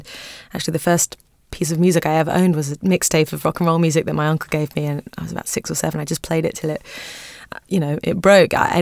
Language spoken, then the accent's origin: English; Bedford, East of England, United Kingdom; my hometown of Bedford.